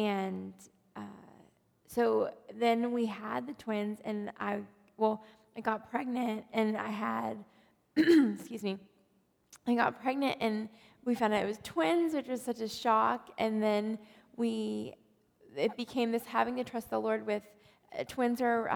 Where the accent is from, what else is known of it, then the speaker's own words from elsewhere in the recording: Texas, United States; now in Little Rock, United States; And he's from Ohio, and I grew up in Texas.